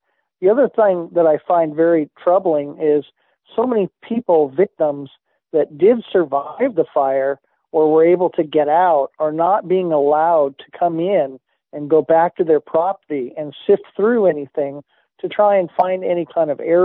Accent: United States; You know, sir, that's, as an American, sir, born and raised, that's very embarrassing.

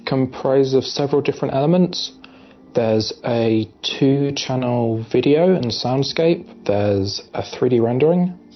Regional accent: Stroud, South West England, United Kingdom; Object in my hometown of Stroud called the Black Boy Clock

